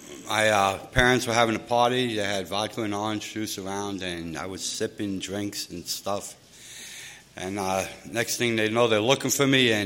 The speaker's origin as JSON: {"language": "English", "town": "New York City", "region": "New York", "country": "United States", "moved": "yes", "said": "I'm originally from New York City. I was getting in trouble. My family decided to ship me out to San Diego to get me away from those people."}